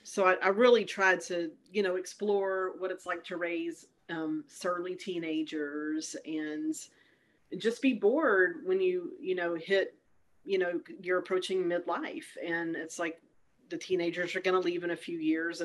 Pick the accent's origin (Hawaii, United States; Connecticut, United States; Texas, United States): Texas, United States; Longview; they're both set in Longview, Texas, my hometown.